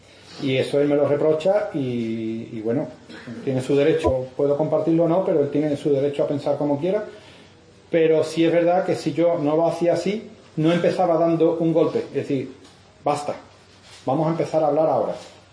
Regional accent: Cádiz, Andalusia, Spain; Y yo soy yo y soy de Cádiz.

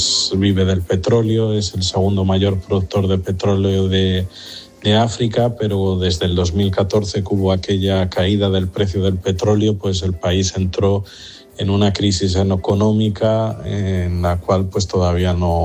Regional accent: Madrid, Community of Madrid, Spain; now in Luanda, Angola; soy el padre … soy español de Madrid, de la parroquia San Saturnino en Alcorcón, diócesis de Getafe. Soy sacerdote diocesano de Luanda. Llegué en Luanda en el 2008.

